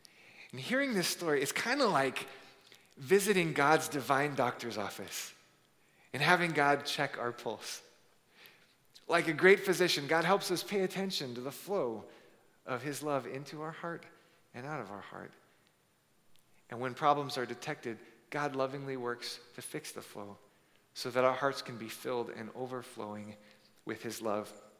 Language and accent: English; Hawaii, United States; Many of you know I grew up in Hawaii, beautiful place, but it was hard because I was teased mercilessly as a child because I didn't look like my peers looked.